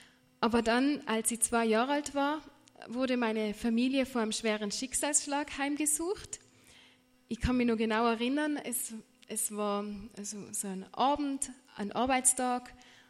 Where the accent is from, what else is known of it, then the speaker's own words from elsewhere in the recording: Tyrol, Austria; ich bin aus Tirol und von Beruf bin ich 27 Jahre